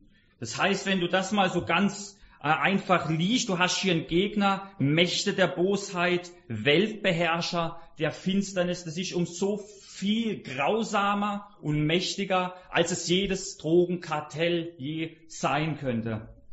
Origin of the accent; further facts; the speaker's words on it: Freiburg, Baden-Württemberg, Germany; Ich komme aus Freiburg und Freiburg ist Spitzenreiter Nummer 1.